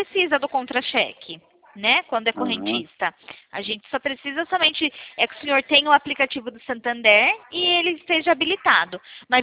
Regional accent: São Paulo, Brazil; São Paulo.

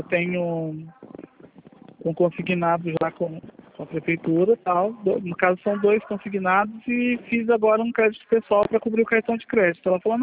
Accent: Araraquara, São Paulo, Brazil; sou de Araraquara.

